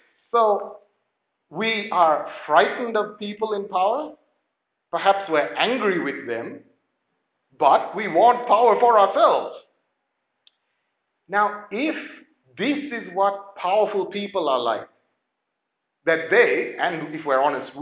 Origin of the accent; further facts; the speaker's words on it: Sri Lanka; you know I was born in Sri Lanka and that I grew up in Sri Lanka. I don't know how many of you know that we did a 3-year stint in Hawaii, my parents and I.